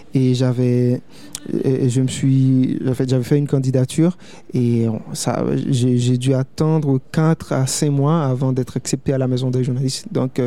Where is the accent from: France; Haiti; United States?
Haiti; Petit-Goâve, Ouest; moved away; je devais retourner à Petit-Goave, ma ville natale